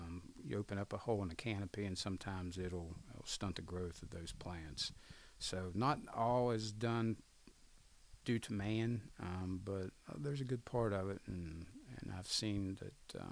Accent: Mill Creek, United States; I grew up in Randolph County, the little town of Mill Creek. Really small area, probably less than 500 people. It's grown in the last 10 years, but small area, a lot of small families, but good people.

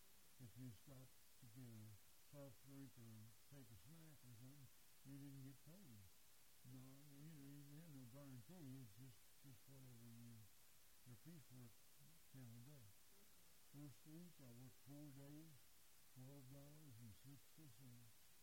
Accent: Charleston, United States; born there; I was born here in Charleston over in South Park to be specific, January 27, 1929.

